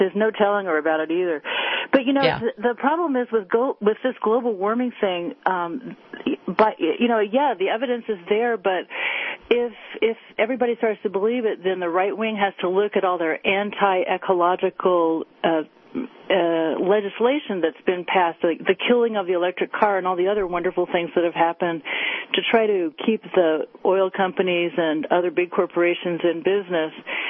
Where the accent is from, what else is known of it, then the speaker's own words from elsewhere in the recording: Texas, United States; born there; I was born in Texas, but I can read.